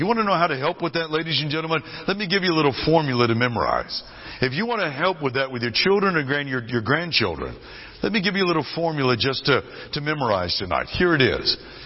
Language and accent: English; California, United States; When I was a little boy growing up in California, I went into a home one day and there was a plaque on the wall.